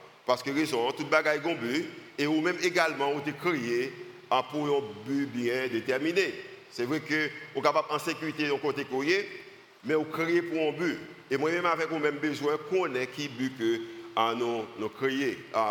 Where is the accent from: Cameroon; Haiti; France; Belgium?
Haiti; nous, en tant qu'Haïtien